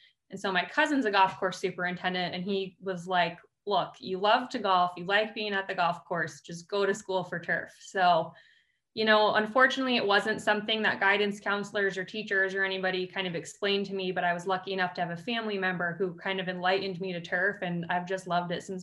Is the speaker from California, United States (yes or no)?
no; Scranton, Pennsylvania, United States; I'm from Scranton, so it was easy enough for me to do an internship in baseball, which I really loved.